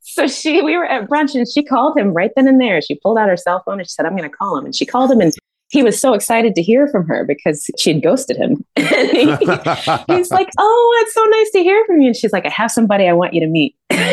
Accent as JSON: {"language": "English", "region": "Virginia", "country": "United States", "tie": "born or raised there", "said": "My parents live in Virginia, and I grew up right outside of Quantico Marine Corps Base in Northern Virginia."}